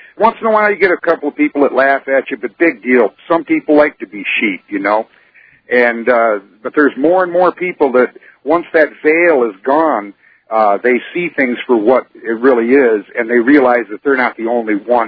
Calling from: Bridgewater, Michigan, United States; Bridgewater, Michigan.

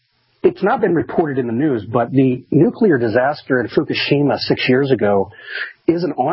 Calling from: Alexandria, Virginia, United States; Oh, I'm calling from Alexandria, Virginia, right next to the pentagram.

